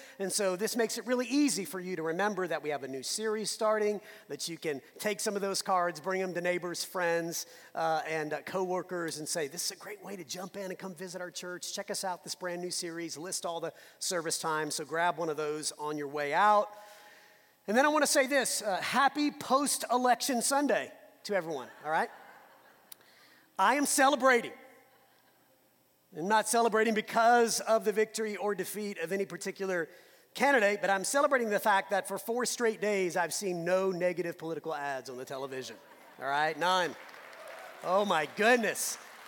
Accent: New Orleans, Louisiana, United States; accent: Cajun; Carville is from my hometown of New Orleans, so he has that Cajun accent that I've kind of lost a little bit through the year.

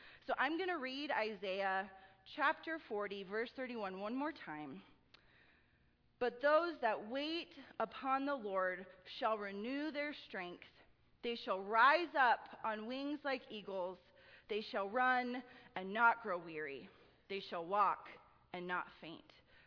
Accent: Greeley, Colorado, United States; because I'm from Greeley, I know lots of farmers

